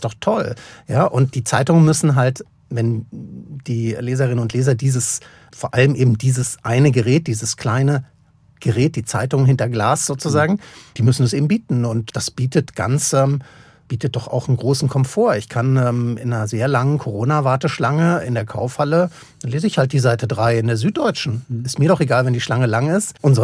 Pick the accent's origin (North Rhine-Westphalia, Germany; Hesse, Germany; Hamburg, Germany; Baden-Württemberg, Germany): Baden-Württemberg, Germany; Freiburg; Genau, war bis zu meinem 19. Lebensjahr in Freiburg und es mag nach wie vor sehr diese Stadt, mehr die Ostseite, also die Schwarzwaldseite, obwohl ich aufgewachsen bin in Freiburg-Lehen. Das ist die Westseite, die mehr so zur Oberrheinebene geht.